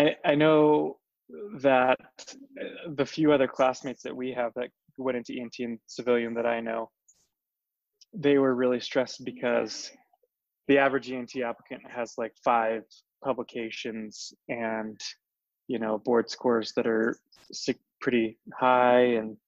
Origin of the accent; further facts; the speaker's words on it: Castle Rock, Colorado, United States; I grew up in Castle Rock, Colorado, born and raised, and then went to med school in Colorado as well at Rocky Vista